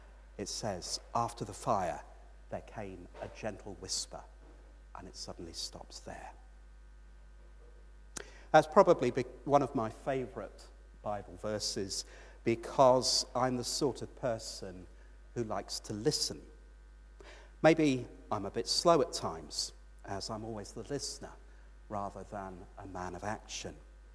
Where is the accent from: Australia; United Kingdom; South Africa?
United Kingdom; London; So I was born in London in 1978, grew up in the suburbs of East London. And as London gets bigger and bigger and bigger over the years, the bit we were in is now probably in Kent.